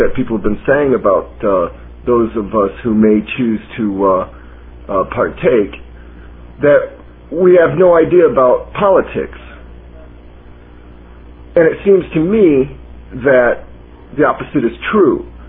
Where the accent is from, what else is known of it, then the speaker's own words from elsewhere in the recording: Chicago, Illinois, United States; Hey, Tommy, what's up, man? Actually … I'm from Chicago.